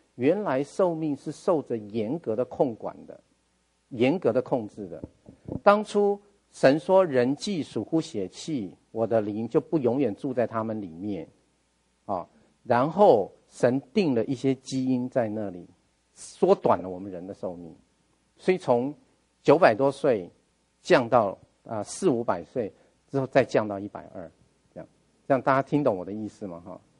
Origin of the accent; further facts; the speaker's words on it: China; 我们中国人都知道有一种人是看起来特别的年轻，